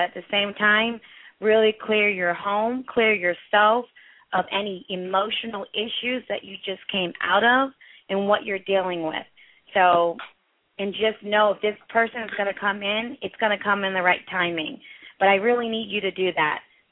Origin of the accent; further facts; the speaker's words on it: Philadelphia, Pennsylvania, United States; Yeah, I'm from Philly, so we used to go there every year.